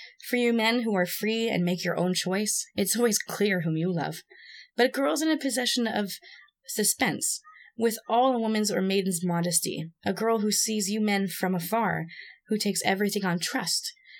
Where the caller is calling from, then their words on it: Canada; joining you from Canada. I've been worrying the whole night about what you guys are going to think of my accent